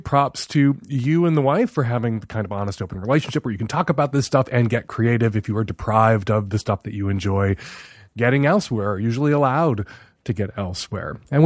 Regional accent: Washington, United States; food banks all across my home state of Washington.

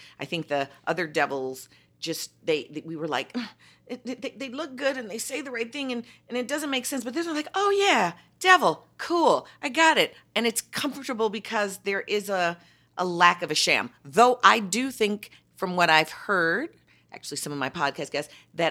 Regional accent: Chicago, Illinois, United States; That's my hometown, Chicago, well, the Daley Machine.

